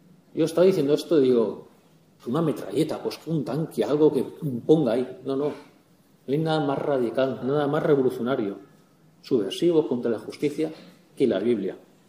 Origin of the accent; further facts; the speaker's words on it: Spain; Lo más cómico, como no es normal, somos nosotros, los españoles.